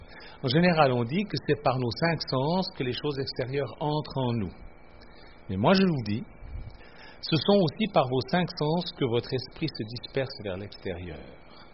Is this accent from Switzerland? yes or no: yes; Switzerland; Vous savez que chez nous, en Suisse, ce que vous appelez la lingerie, nous, ça s'appelle la chambre à lessive.